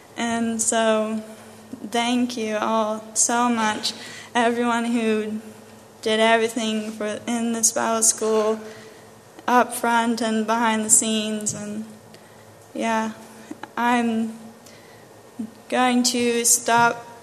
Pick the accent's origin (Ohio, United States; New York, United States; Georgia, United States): Ohio, United States; Atwater; I am from Atwater, Ohio. I'm the second oldest of 10 children